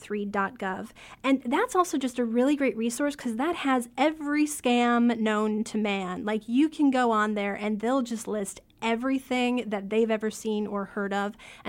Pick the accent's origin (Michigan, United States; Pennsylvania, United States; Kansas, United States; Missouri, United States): Michigan, United States; Detroit; With kvetch? I'm from Detroit.